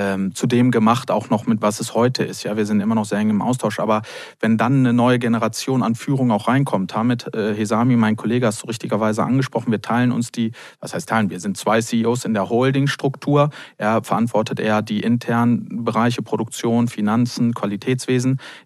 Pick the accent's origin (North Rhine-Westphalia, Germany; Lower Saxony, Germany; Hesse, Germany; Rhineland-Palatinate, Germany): Lower Saxony, Germany; Hanover; in Hannover, Heimatregion. Ich habe es gesagt, ich komme aus dem Norden, Norddeutsch.